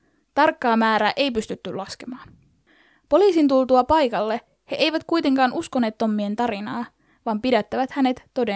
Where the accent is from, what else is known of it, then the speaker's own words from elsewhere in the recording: Central Finland, Finland; mä oon Keski-Suomesta